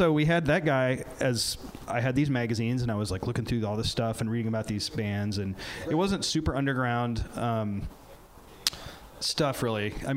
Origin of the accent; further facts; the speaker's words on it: Illinois, United States; I grew up in Central Illinois, near Champaign-Urbana, like 35 miles, which is college town, Big Ten town, whatever.